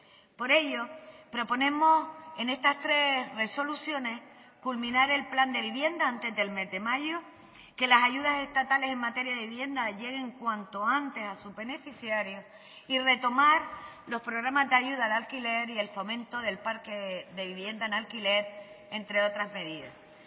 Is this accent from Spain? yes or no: yes; Canary Islands, Spain; Los canarios, señor consejero, somos los españoles que más tiempo tienen que esperar